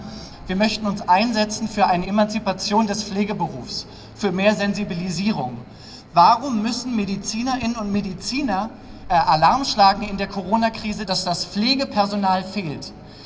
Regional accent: Berlin, Germany; Ich komme ursprünglich aus Berlin.

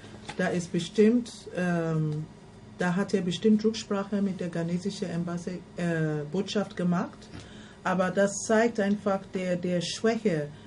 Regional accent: Nigeria; Und das Land, wo ich herkomme, in Nigeria, ist das auch nicht üblich, dass man die Sachen einfach von anderen bestimmen lässt.

